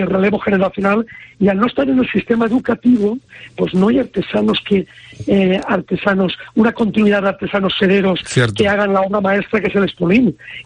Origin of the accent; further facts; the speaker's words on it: Valencian Community, Spain; de los que como valenciano no te olvidas